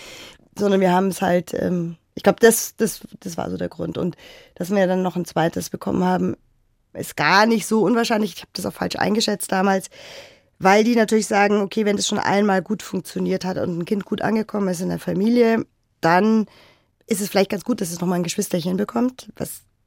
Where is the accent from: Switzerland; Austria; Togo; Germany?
Germany; Bavaria; Aber ich bin einfach, ja, ich bin Bayerin und ich würde es, glaube ich, nicht aushalten woanders.